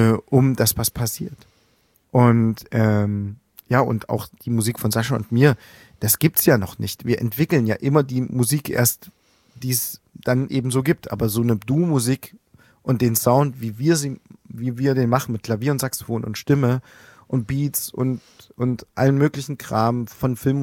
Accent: Plauen, Saxony, Germany; Ich komme aus Plauen und Sascha aus Zwickau, da gab's nichts.

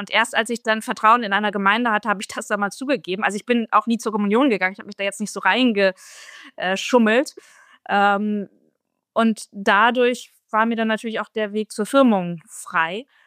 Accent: Bremen, Germany; Ich bin in Bremen aufgewachsen. Da ist man als Katholikin sehr in der Minderheit.

